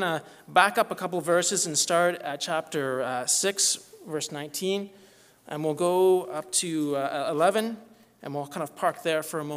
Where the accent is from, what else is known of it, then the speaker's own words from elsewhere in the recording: Canada; As a Canadian in Washington, just visiting